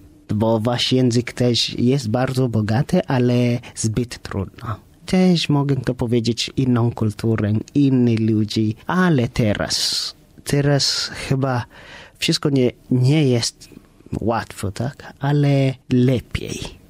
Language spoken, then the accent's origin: Polish; Samburu County, Kenya; born there; Polish is a second language; Od dziecka byłem w terenie misjonarzy. To znaczy, że urodziłem się w miejscu, gdzie jest nazwanej Samburu.